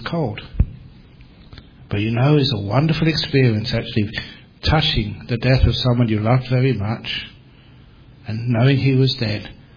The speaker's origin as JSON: {"language": "English", "region": "London", "country": "United Kingdom", "tie": "born or raised there", "said": "I was a young man growing up in London. And growing up in London in those days, in the 60s, early 70s"}